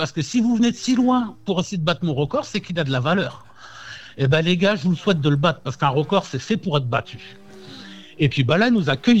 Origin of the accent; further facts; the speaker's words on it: France; elle nous demande d'où on vient. Donc, on lui dit qu'on vient de France.